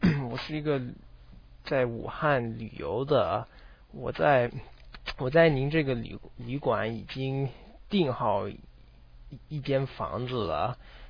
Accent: Canada; 我特别喜欢打冰球，因为我来自加拿大的，所以我的朋友也特别喜欢。

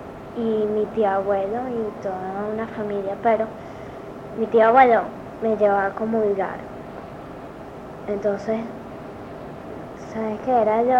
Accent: Caracas, Capital District, Venezuela; born there; Yo nací en Caracas.

